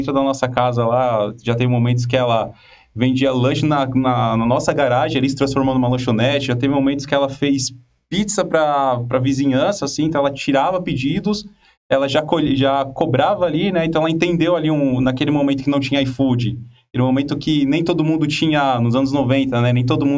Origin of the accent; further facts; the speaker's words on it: Guarulhos, São Paulo, Brazil; moved away as an adult; now in Foz do Iguaçu, Brazil; sou um paulista, né? Não paulistano, paulista, nasci em Guarulhos. Morei minha vida inteira lá. E em 2018 vim para Foz